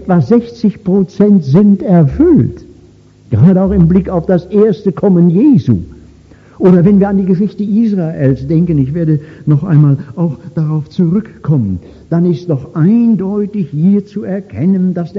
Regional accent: Baden-Württemberg, Germany; ich komme ja nun jetzt aus dem Schworbeländle

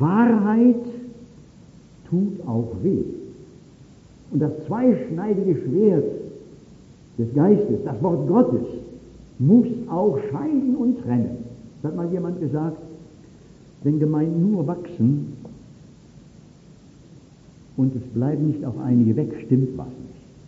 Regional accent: Baden-Württemberg, Germany; Ich gehe ja bei uns in meiner Heimat im weiteren Stuttgarter Raum auch in eine landeskirchliche Gemeinschaft.

